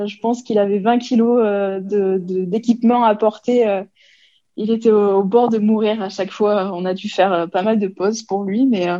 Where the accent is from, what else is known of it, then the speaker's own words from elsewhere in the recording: Pyrenees, France; nous, en France, on est des Pyrénées